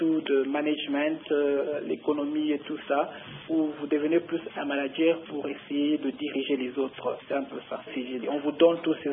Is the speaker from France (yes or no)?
no; DR Congo; first language Tshiluba; mes enfants pour ne pas oublier la mère patrie qui est le Congo. J'essaie en tout lieu apprendre ma langue maternelle qui est le Tshiluba à mes enfants.